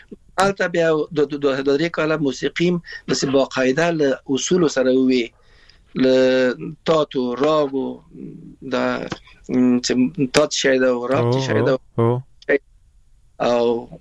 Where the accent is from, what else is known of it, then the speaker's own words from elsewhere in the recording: Afghanistan; now in Iran; موږ د افغانستان راغلی یو نو ایران راغلی